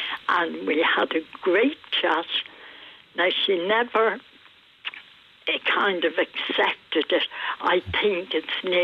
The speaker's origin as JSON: {"language": "English", "country": "Ireland", "said": "And the gentleman opened the door and I told him I was from Ireland and that I had found my mum here"}